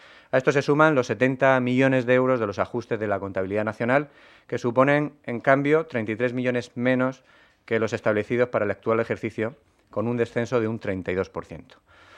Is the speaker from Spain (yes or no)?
yes; Region of Murcia, Spain; Los murcianos no nos merecemos este maltrato financiero por parte del Estado, tratados como españoles de segunda